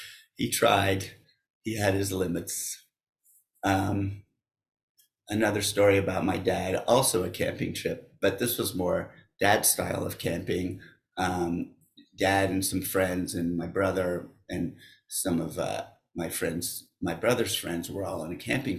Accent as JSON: {"language": "English", "town": "Tulsa", "region": "Oklahoma", "country": "United States", "tie": "born or raised there", "said": "and then I grew up in Tulsa, Oklahoma. Dad was in the oil business, in the pipeline business, actually."}